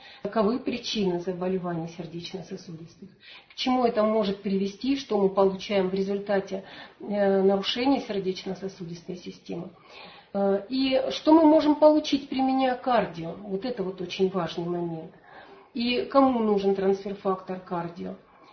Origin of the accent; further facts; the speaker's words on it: Rostov-on-Don, Rostov Oblast, Russia; Я из Ростова-на-Дону.